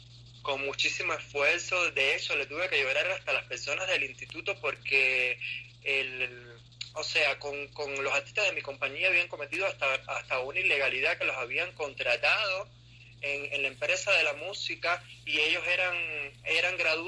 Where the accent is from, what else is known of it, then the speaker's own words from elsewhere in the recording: Pinar del Río, Cuba; De Pinar del Río.